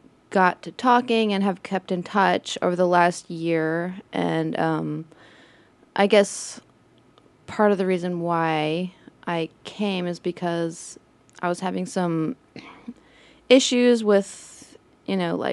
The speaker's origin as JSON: {"language": "English", "region": "North Carolina", "country": "United States", "said": "I'm from North Carolina"}